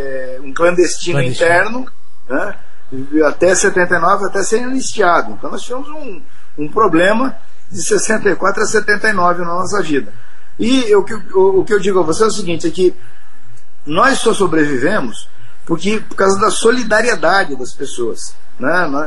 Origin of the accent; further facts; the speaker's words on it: Paranavaí, Paraná, Brazil; also born or lived in Curitiba; Nós tivemos que ir embora de Curitiba, eu fui morar em Paranavaí, fui criado em Paranavaí e só voltei para Curitiba em 79.